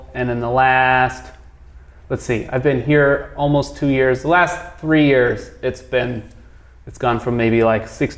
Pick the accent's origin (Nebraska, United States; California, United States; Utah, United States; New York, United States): California, United States; Los Angeles; now in Santa Cruz, United States; No, I'm from Los Angeles.